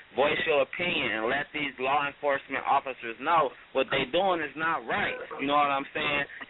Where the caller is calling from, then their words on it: Los Angeles, California, United States; Yeah, I'm calling out here in Los Angeles, California, 323 in the building.